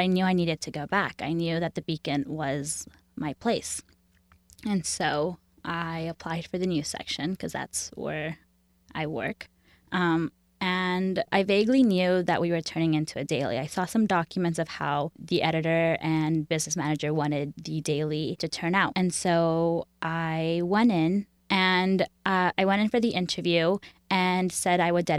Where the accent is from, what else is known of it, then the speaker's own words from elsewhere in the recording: Houston, Texas, United States; I grew up in Houston, a very diverse place. I also grew up with an immigrant family.